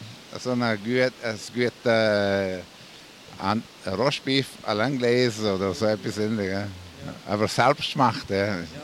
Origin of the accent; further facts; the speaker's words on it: Ticino, Switzerland; German is a second language; Weil ich komme aus Tessin, ne? Bin Tessiner.